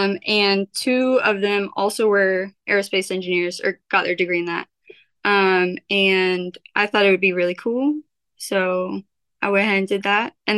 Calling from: Rowlett, Texas, United States; I am in Rowlett, Texas.

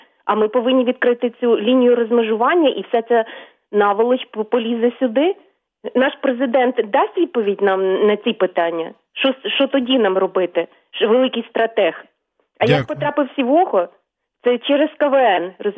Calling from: Kyiv, Ukraine; Доброго дня, Київ

